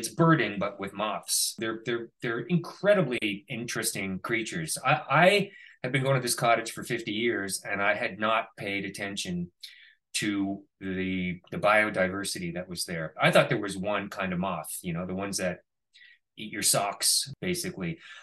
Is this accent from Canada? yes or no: yes; Canada; now in New York City, United States; My family has a cottage in Canada. I'm Canadian.